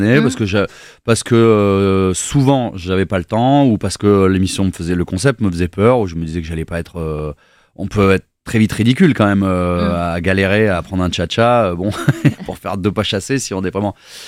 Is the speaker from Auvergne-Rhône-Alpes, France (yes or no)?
yes; Auvergne-Rhône-Alpes, France; j'ai grandi en Ardèche, donc de l'autre côté du Rhône, à la campagne. Alors, vraiment, vraiment à la campagne. Un vrai petit campagnard.